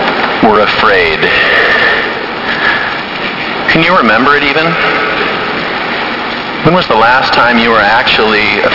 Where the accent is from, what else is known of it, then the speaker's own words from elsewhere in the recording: Washington, United States; I grew up in Central Washington State, the part of the state that is on fire right now, because in the summer it is dry.